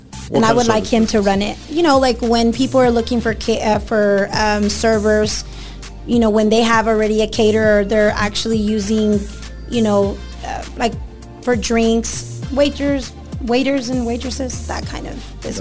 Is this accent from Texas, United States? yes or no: yes; Dallas, Texas, United States; also born or lived in Plainview; I was actually born in Plainview, Texas, but I was raised in Dallas.